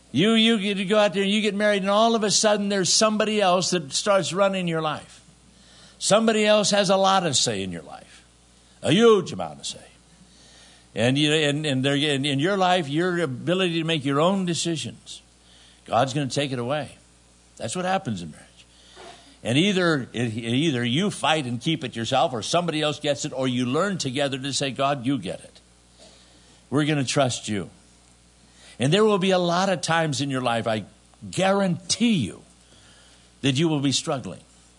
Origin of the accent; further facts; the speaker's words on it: California, United States; But I remember, like, I lived in California. I grew up in California.